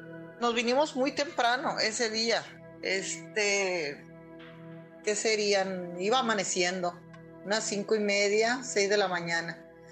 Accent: Guaymas, Sonora, Mexico; Soy de Guaymas, Sonora. Desde acá los saludo.

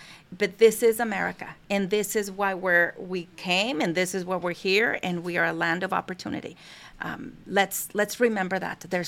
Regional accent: United States; it's our duty as Americans to be, you know, supportive of what is of our the office of the president.

